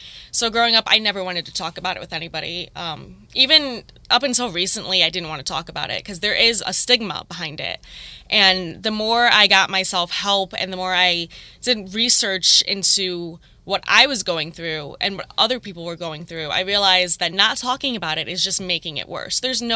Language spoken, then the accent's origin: English; Lincoln Park, Michigan, United States; I grew up about 10 minutes outside of Detroit, a town called Lincoln Park. But I moved here, 3 years ago, from a town called Gibraltar